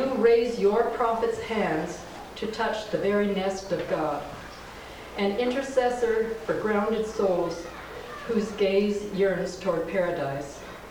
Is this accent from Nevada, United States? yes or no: yes; Reno, Nevada, United States; I'm from Reno, which is very famous for hot air balloon races.